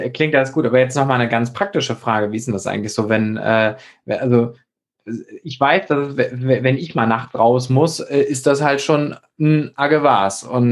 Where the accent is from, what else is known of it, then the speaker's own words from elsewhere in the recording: Schleswig-Holstein, Germany; da, wo ich herkomme, aus der Nähe von Flensburg